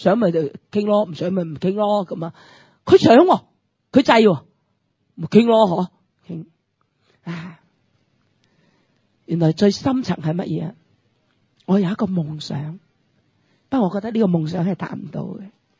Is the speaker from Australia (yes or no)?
no; China; 我哋中国人仍然有一个强烈嘅迷思